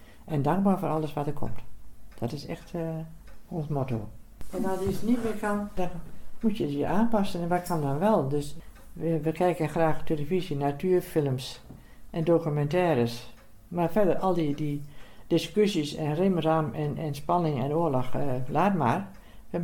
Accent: Gorssel, Gelderland, Netherlands; Ik ben opgegroeid in Gorssel en ik blijf hier ook wonen.

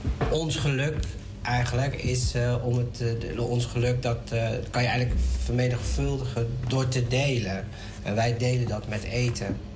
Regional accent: Netherlands; born there; En wij zijn Indo's, of Indo's Moluks, die in Nederland geboren zijn. En wij zijn opgevoed bijvoorbeeld met poeders, omdat er verder niks was.

